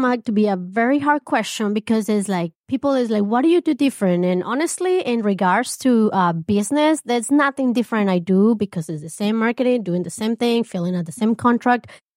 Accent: Colombia; English is a second language; You know, I'm a Hispanic. I'm original from Colombia.

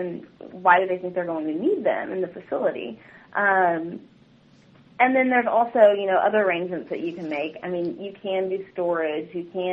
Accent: Rowlett, Texas, United States; Well, I grew up in Rowlett, which is just east of Dallas. And from there, I went to Southwestern University, which is in Georgetown, Texas, north of Austin.

